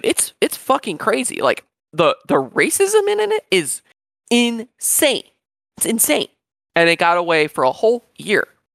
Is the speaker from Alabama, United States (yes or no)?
no; Florida, United States; Again, I'm born and raised in Florida, have lots of friends who speak Spanish, Portuguese.